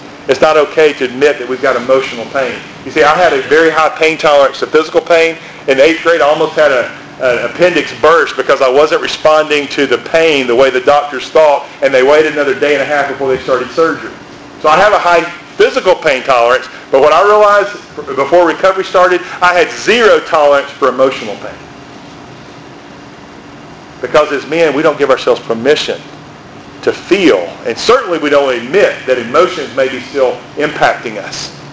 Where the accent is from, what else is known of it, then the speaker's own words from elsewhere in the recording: Birmingham, West Midlands, United Kingdom; I'm a guy from Birmingham. You don't know me.